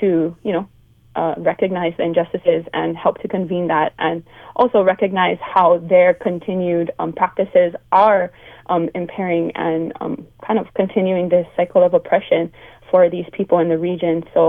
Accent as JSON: {"language": "English", "region": "Hawaii", "country": "United States", "tie": "born or raised there", "said": "Yeah, I actually was born and raised in Maui"}